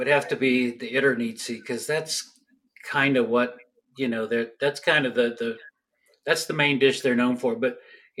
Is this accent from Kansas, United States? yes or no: yes; Kansas, United States; now in Colorado, United States; I grew up in Kansas.